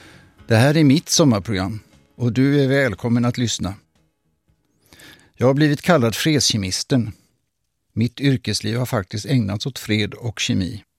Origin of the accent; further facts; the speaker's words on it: Gothenburg, Västra Götaland County, Sweden; born there; Hänger du med så tar jag dig i handen på en vandring till min födelsestad Göteborg.